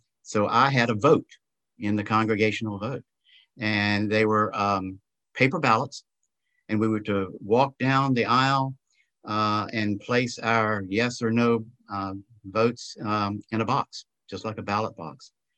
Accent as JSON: {"language": "English", "town": "Charlottesville", "region": "Virginia", "country": "United States", "tie": "born or raised there", "said": "but growing up in Charlottesville, the high school there and one elementary school, the high school was one of the first five in Virginia to be integrated."}